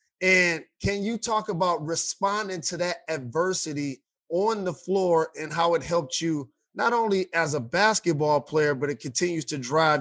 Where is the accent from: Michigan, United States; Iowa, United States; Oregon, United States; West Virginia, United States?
Michigan, United States; Lansing; Lansing, Everett. He's from Michigan. Y'all got a chance to enjoy him in Los Angeles, but he's from my hometown, everybody.